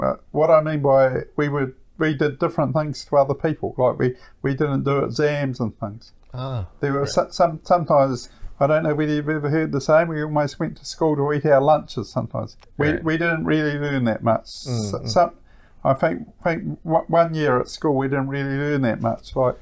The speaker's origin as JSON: {"language": "English", "region": "Nelson", "country": "New Zealand", "tie": "born or raised there", "also_born_or_lived": "Lower Hutt / Palmerston North", "said": "my family moved to Palmerston North probably about 1964 or 65, and I went to kindergarten and went to primary school briefly. I went to a school called Central Normal School in Palmerston North, and then we moved to Nelson in 1969"}